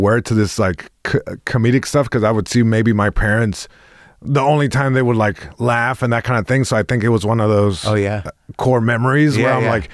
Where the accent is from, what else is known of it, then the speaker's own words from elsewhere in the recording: Long Beach, California, United States; first language Spanish; English is a second language; It's also interesting because even though I was born here in Long Beach, born and raised